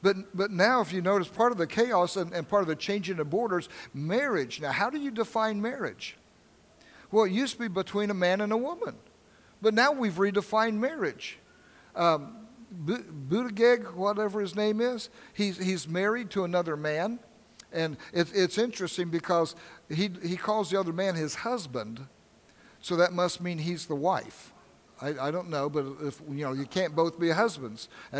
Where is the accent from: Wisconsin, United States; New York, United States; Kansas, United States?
Kansas, United States; born there; and I was born in Kansas, and I was in that area where Quantrell worked